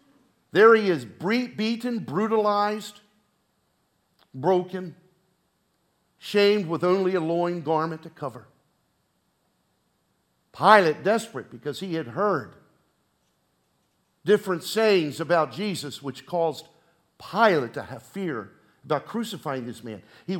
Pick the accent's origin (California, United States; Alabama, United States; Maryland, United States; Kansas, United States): Maryland, United States; Baltimore; I'm born and raised in Baltimore.